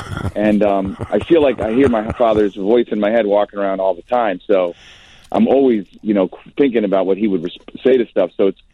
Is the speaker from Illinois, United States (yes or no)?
yes; Glencoe, Illinois, United States; Is I grew up in Glencoe. I went to New Trier.